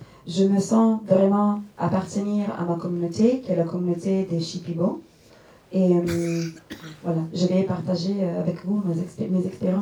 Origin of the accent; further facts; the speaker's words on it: United States; French is a second language; Je suis originaire des États-Unis. Je pense que je peux me définir comme quelqu'un des États-Unis, une personne blanche des États-Unis, aussi issue de la diaspora juive.